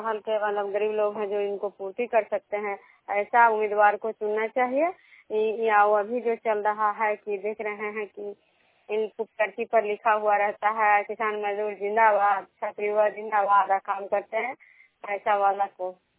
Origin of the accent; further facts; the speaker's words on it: Bishnupur, Bihar, India; मैं बिष्णुपुर ग्राम खजरा पंचायत नालंदा जिला नवनसा प्रखंड के निवासी हूँ।